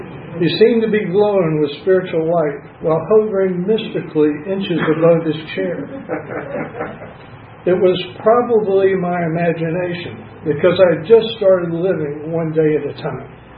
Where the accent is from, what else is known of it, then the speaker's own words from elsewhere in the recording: Deep South, United States; also born or lived in Bourne, Massachusetts / Daegu, South Korea; in the town of Bourne, next to Otis Air Force Base on Cape Cod in Massachusetts. Most of my life, I was raised in the Deep South, but being in an Air Force family, we traveled all over America in the beginning.